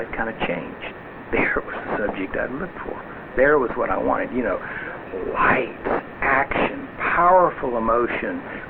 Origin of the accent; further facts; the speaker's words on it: Tennessee, United States; I grew up with it in Tennessee.